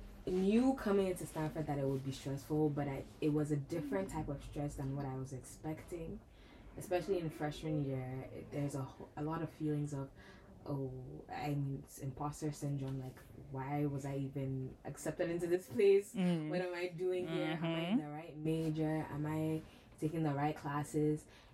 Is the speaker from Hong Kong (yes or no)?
no; Ghana; now in United States; I am from Ghana, international student from Ghana. I'm class of 23.